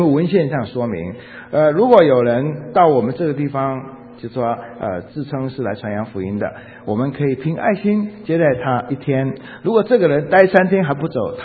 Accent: Shandong, China; 我们都是山东来的，山东我也山东，哎呀，我们都是乡亲，好吧，就这层关系，都是山东人。

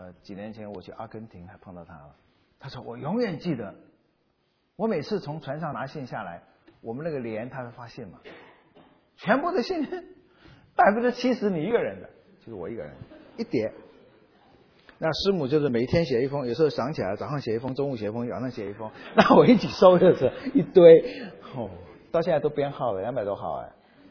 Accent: Xiamen, Fujian, China; 金门出去还有一个小小的岛，就在我家乡门口。我家乡在厦门那里嘛。

